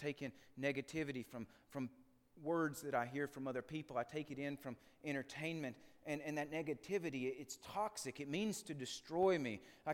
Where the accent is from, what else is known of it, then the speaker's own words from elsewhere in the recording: Jamestown, Tennessee, United States; In my hometown, Jamestown, Tennessee, we have one of the highest unemployment rates in the nation.